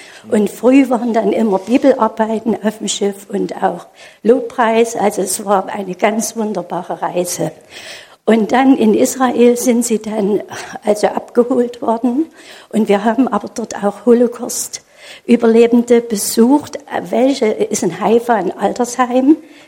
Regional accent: Saxony, Germany; Also ich bin aus dem Erzgebirge und zwar aus der ehemaligen DDR.

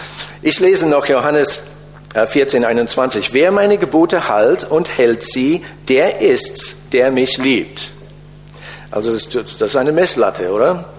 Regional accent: United States; first language English; German is a second language; okay, ich bin halt Ami und das ist meine Muttersprache

